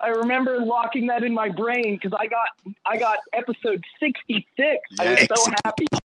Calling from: Los Angeles, California, United States; Hey, hello. … living in Los Angeles.

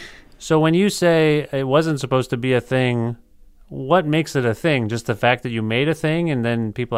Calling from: Ontario, Canada; I'm calling from Ontario.

